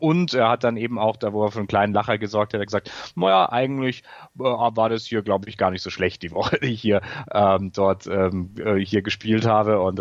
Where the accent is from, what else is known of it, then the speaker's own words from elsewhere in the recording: Bavaria, Germany; ich komme aus Bayern.